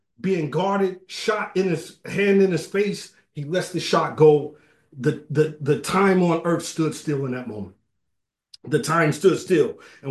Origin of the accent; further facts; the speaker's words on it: Kentucky, United States; growing up in Kentucky, that rivalry between the University of Louisville and the University of Kentucky, it's marrow deep